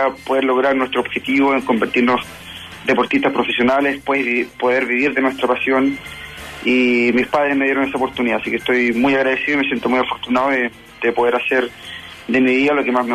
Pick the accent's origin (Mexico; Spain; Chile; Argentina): Chile; Viña del Mar, Valparaíso; Yo soy de Viña